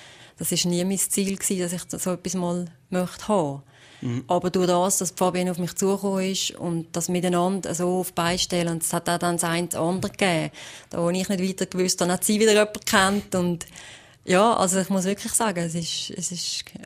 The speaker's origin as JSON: {"language": "German", "region": "Valais", "country": "Switzerland", "said": "eigentlich ist Wallis mein Heimatkanton."}